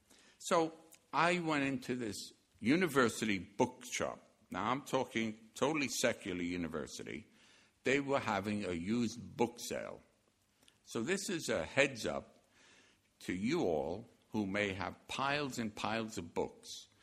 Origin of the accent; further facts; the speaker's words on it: Brooklyn, New York, United States; I am from New York, just so you know. If I didn't open my mouth, I could have been thought to be an Englishman or someone from here. But I was born and raised, some would say dragged up, in Brooklyn, New York.